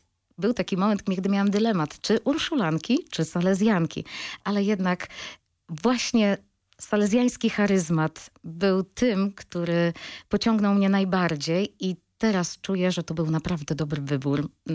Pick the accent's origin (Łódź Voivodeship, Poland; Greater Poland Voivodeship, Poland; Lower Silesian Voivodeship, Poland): Lower Silesian Voivodeship, Poland; Pieszyce; pochodzę z miejscowości Pieszyc, w której właśnie pracowały siostry salezjanki.